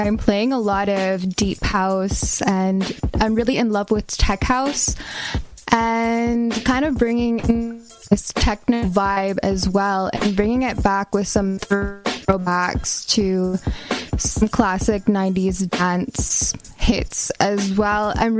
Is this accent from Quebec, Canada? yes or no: yes; Kahnawake, Quebec, Canada; I am from the Mohawk Nation of Gunawage